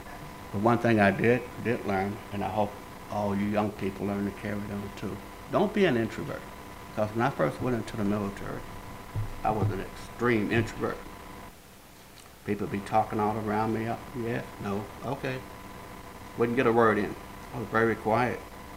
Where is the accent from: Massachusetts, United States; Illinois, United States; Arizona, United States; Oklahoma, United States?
Oklahoma, United States; Oklahoma City; Okay, I was born in Oklahoma City in 1943. Probably a little bit older than everybody else in here.